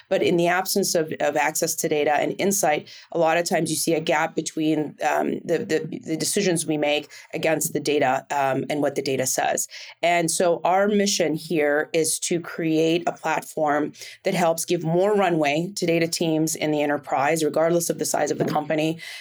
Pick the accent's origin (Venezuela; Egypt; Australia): Egypt; Cairo, Cairo Governorate; moved away as an adult; now in United States; So I'm born and raised in Cairo, Egypt. I came to the United States to do what all great immigrants do, is study.